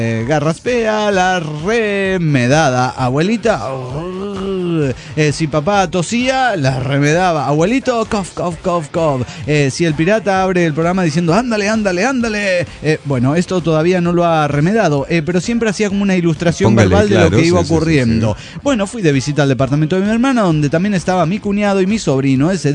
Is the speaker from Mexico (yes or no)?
yes; Durango, Mexico; now in Fresnillo, Mexico; Bueno, yo soy de Durango y tengo que ir a ver a mis hijas los fines de semana, desde Fresnillo hasta Durango.